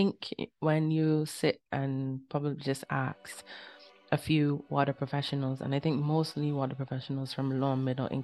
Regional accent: Barbados; I'm from Barbados

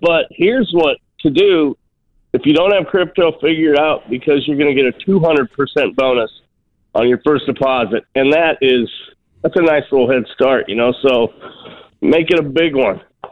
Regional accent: Nebraska, United States; I grew up in Nebraska, so I grew up with Texas kind of getting the best of us for the most part when I was younger.

